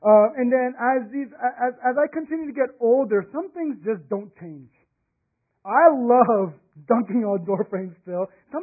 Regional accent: Houston, Texas, United States; I'm from Houston, but he's left-handed.

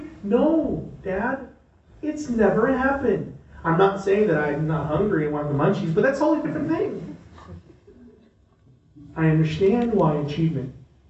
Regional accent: Los Angeles, California, United States; I was just new to the Bay Area. I grew up in Los Angeles. I was a freshman in Berkeley.

